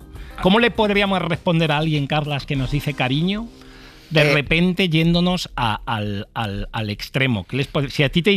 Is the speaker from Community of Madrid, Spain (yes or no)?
yes; Madrid, Community of Madrid, Spain; O sea, yo soy madrileño, pero poco sociable.